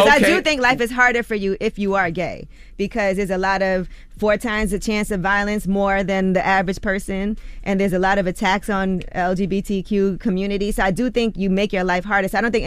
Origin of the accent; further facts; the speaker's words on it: New York, United States; I'm from New York, so I've seen it all.